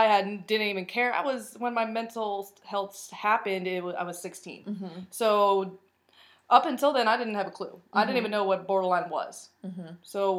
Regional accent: Fredericksburg, Virginia, United States; I'm 27 years old. I grew up in Fredericksburg, Virginia.

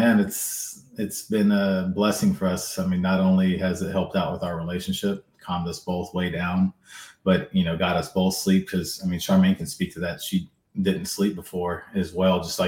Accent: North Macedonia; English is a second language; I come from Macedonia. I was born and raised in Europe.

